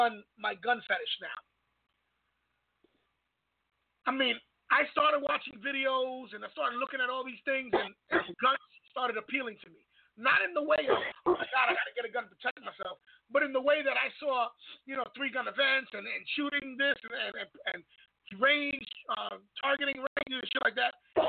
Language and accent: English; Bronx, New York, United States; And I was born and raised in the Bronx. And the niggas I grew up with, I've watched niggas slice niggas' faces.